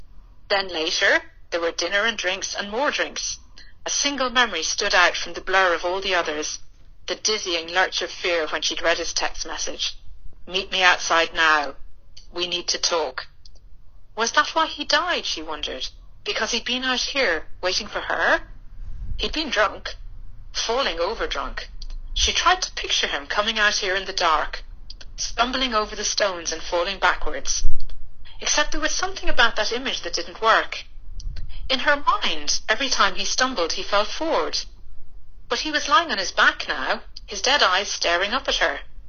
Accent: Ireland; accent: Irish; now in England; So I'm obviously Irish for my accent. I've lived in many, many different places around the world. But in my late 20s, early 30s, I settled in London

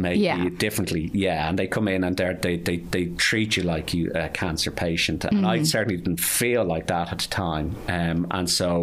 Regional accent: Ireland; we saw humour and as the Irish in weird things.

